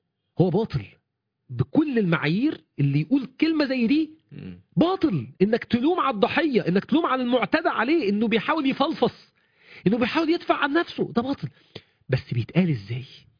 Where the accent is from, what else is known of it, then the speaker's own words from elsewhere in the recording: Mansoura, Dakahlia, Egypt; عندنا في المنصوره حتى على الملأ